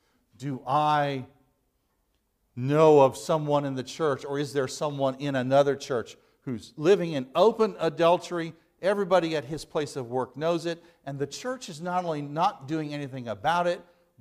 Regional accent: Missouri, United States; He's from Missouri, and I'm from Missouri.

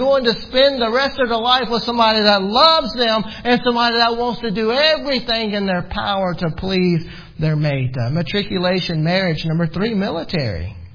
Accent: Greenville, Mississippi, United States; about 40 miles from where we grew up there in Greenville, Mississippi. But it wasn't like we really left home.

